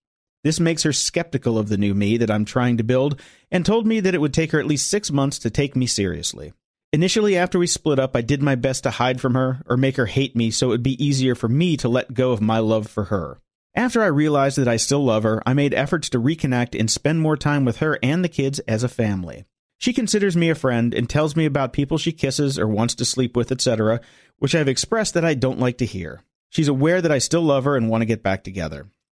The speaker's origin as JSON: {"language": "English", "town": "Gold Coast", "region": "Queensland", "country": "Australia", "said": "I'm from the Gold Coast in Australia."}